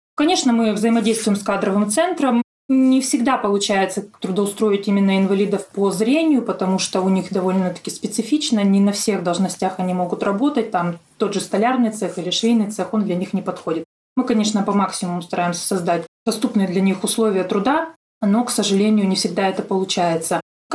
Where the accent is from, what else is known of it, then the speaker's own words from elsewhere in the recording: Olkhon Island, Irkutsk Oblast, Russia; Я сама уроженка острова Ольхон, поэтому стараюсь и остров свой снабдить своей же продукцией.